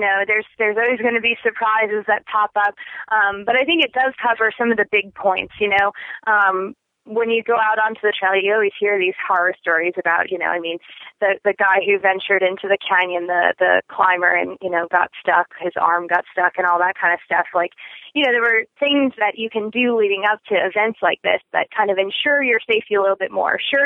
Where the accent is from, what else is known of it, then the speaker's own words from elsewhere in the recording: New Jersey, United States; Where I grew up in New Jersey, there's this place called Watchung Reservation that has some pretty neat trails.